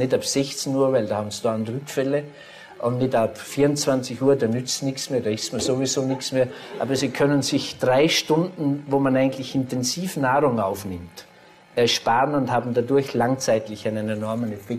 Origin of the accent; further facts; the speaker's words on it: Vorarlberg, Austria; Ich müsste jetzt als Bregenzer Wälder sagen, das Bregenzer Wälder Bergkäse.